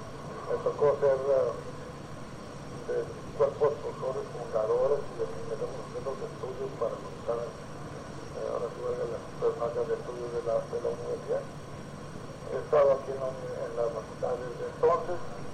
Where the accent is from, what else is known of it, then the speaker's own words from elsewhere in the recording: Tijuana, Baja California, Mexico; Mira, yo nací, yo soy oriundo aquí de Tijuana. Nací en 1932, en el 31 de enero. Aquí cursé toda la primaria, la secundaria.